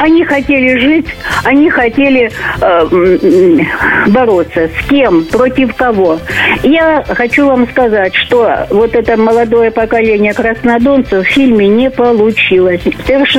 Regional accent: Kadiivka, Luhansk Oblast, Ukraine; Да я сама родом из Луганской области. Родилась там, в городе Кадивка, ныне это Стаханов.

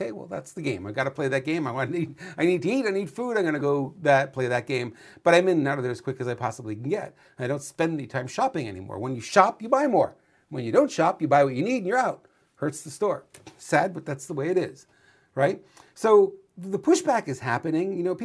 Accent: New York, United States; now in California, United States; God, I'm an Italian from New York. You think I'd be to get that one right.

